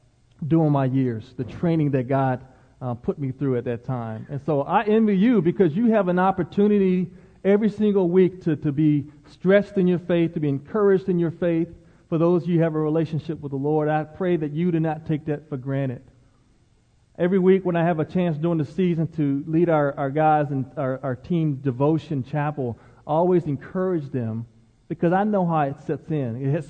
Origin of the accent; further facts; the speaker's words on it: Maryland, United States; I grew up in Maryland, and I got a scholarship to play football at UCLA.